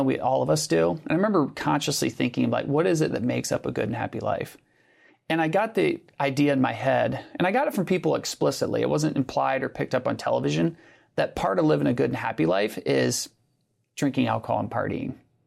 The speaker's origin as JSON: {"language": "English", "town": "Fremont", "region": "Ohio", "country": "United States", "said": "My journey begins, I'm from Northwest Ohio. Fremont, Ohio is where I was born. I was raised in a really good family."}